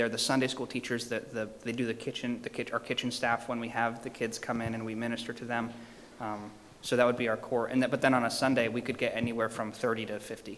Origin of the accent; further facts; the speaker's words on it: Iceland; We're doing it weird because I grew up in Iceland and I live there